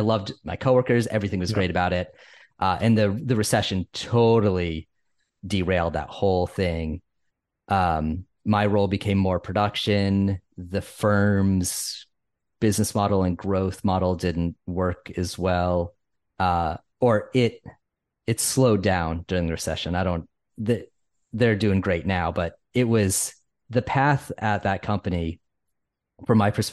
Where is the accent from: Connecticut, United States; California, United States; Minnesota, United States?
Connecticut, United States; accent: Northeast; It's my like Connecticut upbringing and my weird Northeast accent.